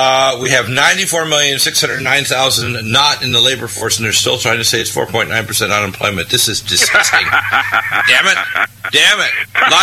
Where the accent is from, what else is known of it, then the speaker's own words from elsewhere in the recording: United States; Yeah, but I'm angry at fellow Americans.